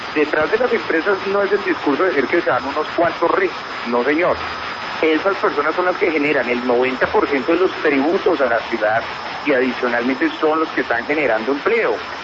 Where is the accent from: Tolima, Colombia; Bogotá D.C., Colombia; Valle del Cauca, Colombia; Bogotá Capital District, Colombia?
Bogotá D.C., Colombia; Bogotá; yo tengo 32 años, soy bogotano, soy abogado de la Universidad de Externado